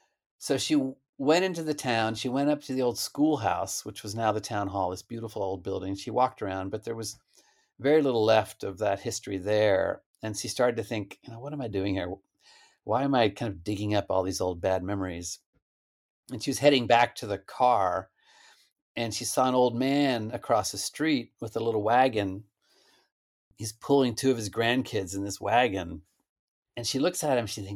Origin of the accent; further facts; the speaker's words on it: Stillwater, Oklahoma, United States; Stillwater. It's where Oklahoma State is. Stillwater, Oklahoma.